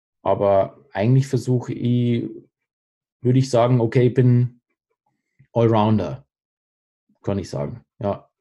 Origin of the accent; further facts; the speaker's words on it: Bavaria, Germany; Ich bin im Allgäu aufgewachsen. Meine Eltern haben sind mit mir ins Allgäu verpflanzt.